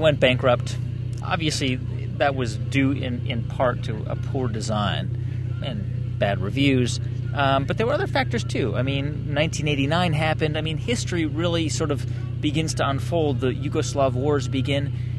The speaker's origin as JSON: {"language": "English", "region": "Pennsylvania", "country": "United States", "said": "I'm from outside of Philadelphia."}